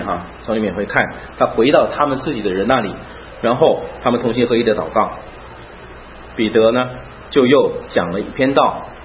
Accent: China; 只有我一个中国人

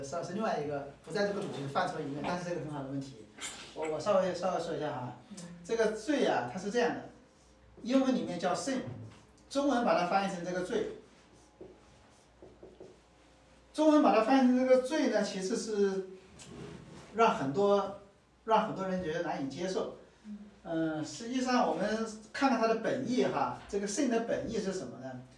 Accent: Sichuan, China; 说这是我们四川的

